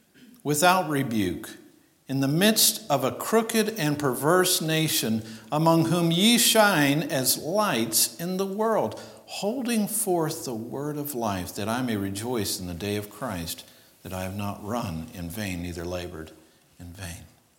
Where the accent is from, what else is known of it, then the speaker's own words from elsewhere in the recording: North Carolina, United States; when we meet people that know Asheville, we're like, well, we're from Inkakamler.